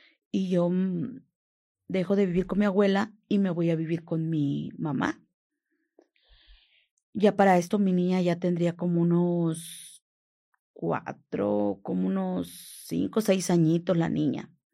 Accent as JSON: {"language": "Spanish", "town": "Coatzacoalcos", "region": "Veracruz", "country": "Mexico", "said": "¿verdad? Yo soy de Coatzacoalcos, Veracruz."}